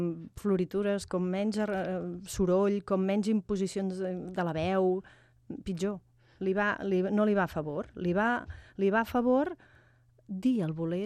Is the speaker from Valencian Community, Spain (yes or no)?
no; Tarragona, Catalonia, Spain; jo sóc filla de Tarragona